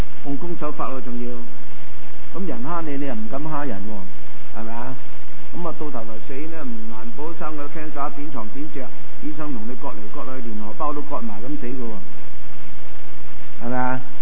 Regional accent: China; 我们中国人认为要有报应，没有报应呢就做坏人是对的，做好人是不好的。

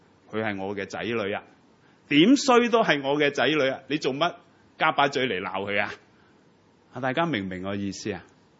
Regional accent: Hong Kong; 唔好，我哋都系香港人，系咪啊？

